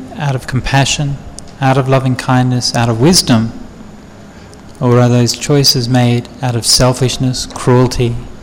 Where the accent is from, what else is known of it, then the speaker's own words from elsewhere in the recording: Australia; You know, as an Australian, I'm conscious in Australian history.